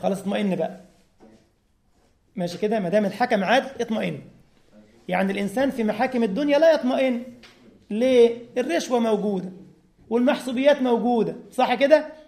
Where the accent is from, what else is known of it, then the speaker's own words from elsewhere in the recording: Egypt; اه والله الارنب عندنا في مصر يعني مليون